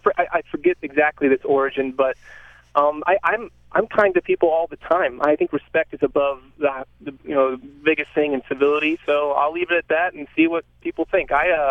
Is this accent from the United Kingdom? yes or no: no; Midwest, United States; I'm from the Midwest